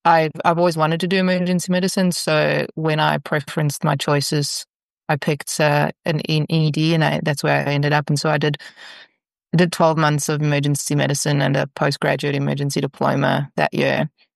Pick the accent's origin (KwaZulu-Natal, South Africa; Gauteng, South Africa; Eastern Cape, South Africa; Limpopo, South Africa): Gauteng, South Africa; Johannesburg; I grew up in Johannesburg, so I studied medicine there as a postgraduate student.